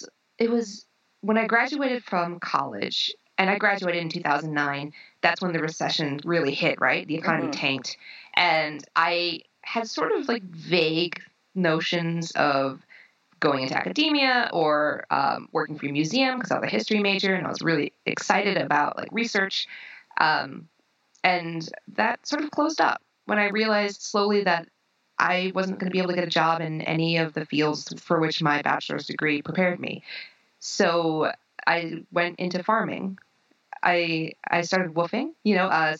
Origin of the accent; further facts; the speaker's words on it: Brooklyn, New York, United States; I grew up in Brooklyn, New York, and we mainly ate, well, okay.